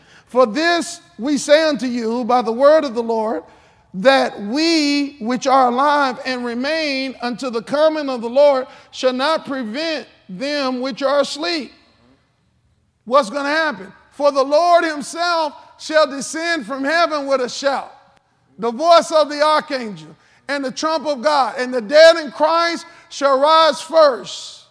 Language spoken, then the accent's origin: English; United States; Americans are so ignorant because we're so American-centered. We believe that everything centers around America